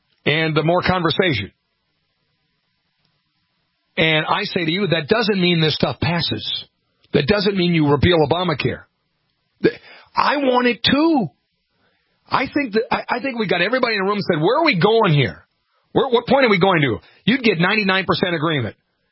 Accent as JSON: {"language": "English", "region": "North Dakota", "country": "United States", "tie": "born or raised there", "said": "Kind of made me embarrassed to say that I'm born and raised in North Dakota."}